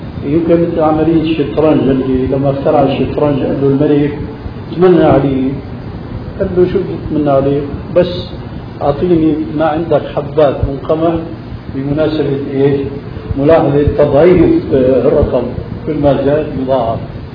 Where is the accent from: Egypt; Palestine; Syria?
Syria; هنا الحقيقة ما سمعت عندنا في سوريا خاصة في بلادنا الأصيلة ألبانيا